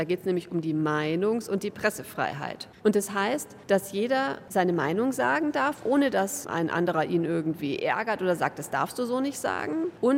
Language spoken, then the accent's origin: German; Ingolstadt, Bavaria, Germany; Ich bin aus Ingolstadt. Das ist ja nicht so weit weg von hier.